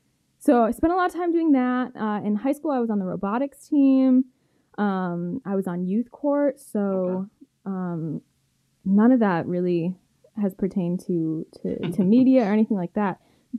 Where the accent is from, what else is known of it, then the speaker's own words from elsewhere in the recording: Elmira, New York, United States; So I'm from Elmira, New York, Southern Tier. About an hour west from Binghamton.